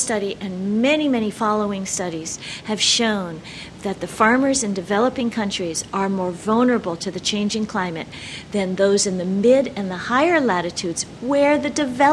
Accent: Scarsdale, New York, United States; I am from Scarsdale, New York, which is a suburb, an archetypal suburb of New York City.

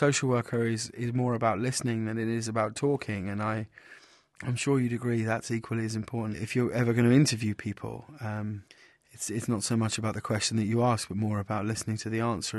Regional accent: High Wycombe, South East England, United Kingdom; I'm from High Wycombe in England, Great Britain.

